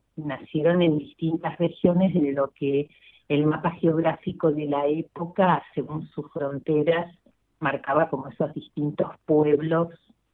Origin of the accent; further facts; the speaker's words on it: Buenos Aires, Argentina; born there; soy argentina, Sí. nací en Buenos Aires, en el barrio de La Boca